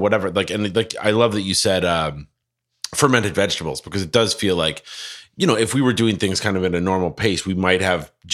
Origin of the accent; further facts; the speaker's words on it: Ireland; accent: Irish; obviously, you can all hear it in my voice. I'm Irish. Guilty as charged.